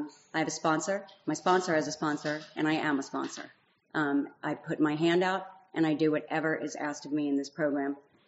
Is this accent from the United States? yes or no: yes; New Jersey, United States; I grew up in North Jersey. Typical.